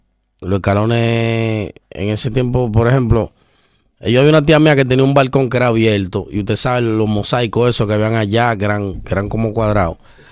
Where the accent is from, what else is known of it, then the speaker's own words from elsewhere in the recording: Santo Domingo, Distrito Nacional, Dominican Republic; Yo soy guachupitero, yo vengo de Guachupita.